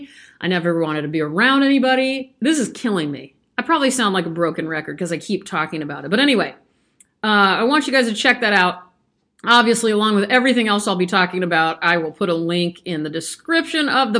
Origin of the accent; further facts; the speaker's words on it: Omaha, Nebraska, United States; born there; also born or lived in Texas; lived in Texas at least half, if not more than half of my life. I wasn't born there. I'm happy to say I was born in Omaha, Nebraska. I think I'm split right down the middle.